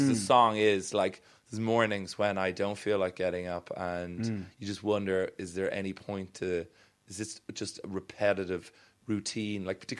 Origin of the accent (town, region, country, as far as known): Ireland